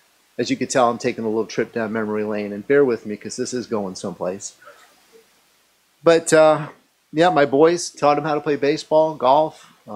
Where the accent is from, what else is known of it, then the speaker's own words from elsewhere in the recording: Passaic, New Jersey, United States; born there; I was born in Passaic, New Jersey in 1968. And my parents lived in an apartment right above my grandparents